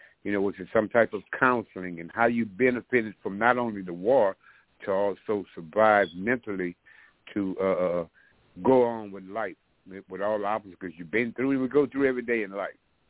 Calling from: Lake Charles, Louisiana, United States; I'm calling from Lake Charles, Louisiana.

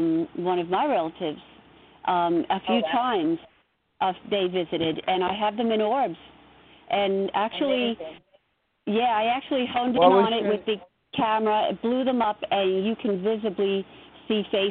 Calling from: Long Island, New York, United States; I'm calling from Long Island, New York.

